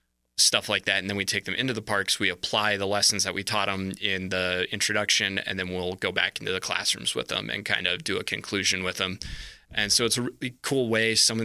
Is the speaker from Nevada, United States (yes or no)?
yes; Elko, Nevada, United States; No, I was born and raised in Eastern Nevada.